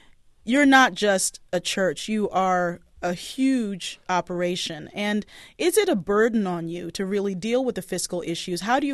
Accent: Baltimore, Maryland, United States; Leon, as you may or may not know, I'm from Baltimore, very familiar with Our Daily Bread.

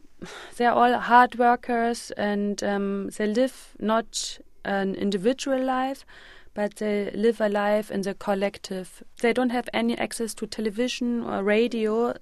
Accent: Bavaria, Germany; I come from Germany, from Bavaria, and I'm used to amusement parks

